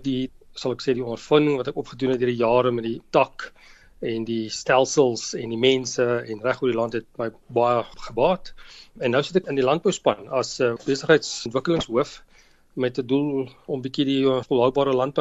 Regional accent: Gauteng, South Africa; ek is Wesrander, ek het groot geword daar, hoërskool Adelaar bygewoon en gematrikuleer in 1992. Vandaar terug Pretoria toe

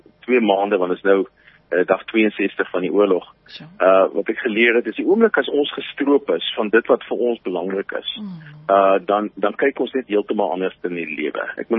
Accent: Paarl, Western Cape, South Africa; now in Ukraine; ek het in die Parel groot geword en ek is in 95 in Oekraïne in.

